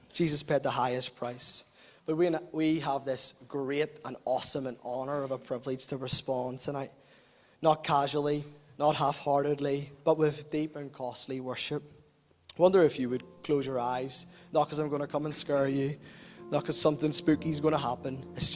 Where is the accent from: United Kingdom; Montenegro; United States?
United Kingdom; Northern Ireland; accent: Belfast; now you have to try and say it in my accent, and you all hear them saying the Belfast accent.